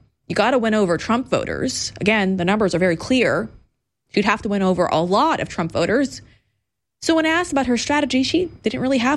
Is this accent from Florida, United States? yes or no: yes; Florida, United States; I mean, I came from Florida. Cubans understood what our issues were.